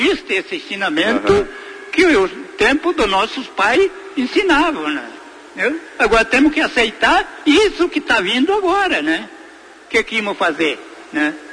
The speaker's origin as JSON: {"language": "Portuguese", "town": "Pontão", "region": "Rio Grande do Sul", "country": "Brazil", "tie": "born there", "said": "eu nasci aqui no Pontão e estou residindo aqui no Pontão."}